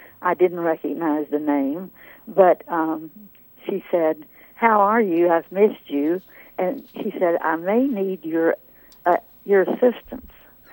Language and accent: English; Texas, United States; In Texas.